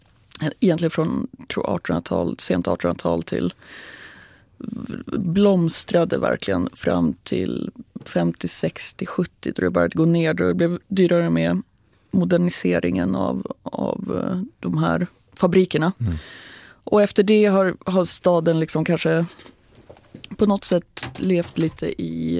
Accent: Kramfors, Västernorrland County, Sweden; Kramfors är platsen där jag växte upp. Mm. Det är en liten bruksort. Jag vet inte om man riktigt kallar det det längre.

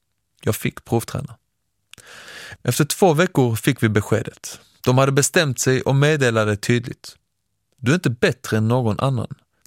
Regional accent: Lund, Skåne, Sweden; och precis som det låter kommer jag från Skåne. Närmare bestämt Lund, lärdomstaden, den lilla storstaden för det bildade och kloka.

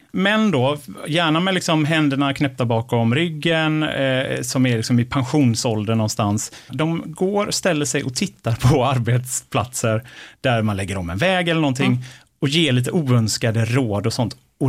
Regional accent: Gothenburg, Västra Götaland County, Sweden; Jag är ju ändå från Göteborg. Jag borde kunna sätta en göteborgsdialekt.

